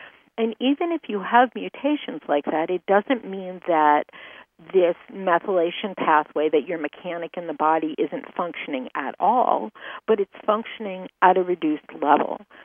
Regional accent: Maine, United States; if you were traveling from California and you wanted to get to my home state of Maine

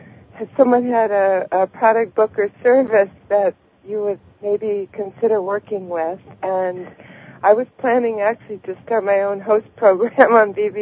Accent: Montana, United States; I'm from Montana.

